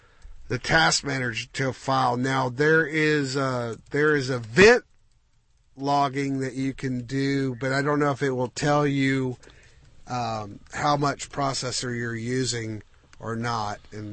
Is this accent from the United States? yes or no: yes; Houston, Texas, United States; hey, we don't know each other, but we're both from Houston.